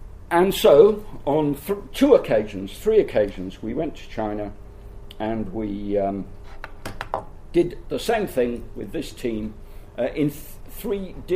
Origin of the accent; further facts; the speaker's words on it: Yorkshire and the Humber, United Kingdom; now in Australia; which as a Yorkshireman I objected to, but there you go, I'm a Queenslander now.